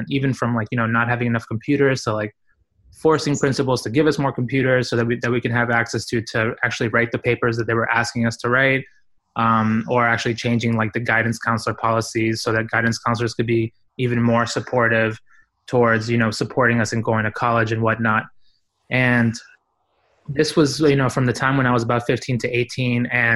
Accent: Boston, Massachusetts, United States; I grew up in Boston, and Boston has this very sort of very active field of different forms of organizing.

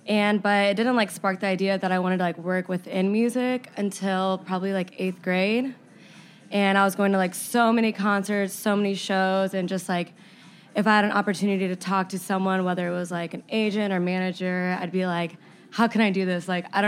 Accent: Indiana, United States; now in Chicago, United States; So that was like my big major step, was moving to Chicago to like get internships

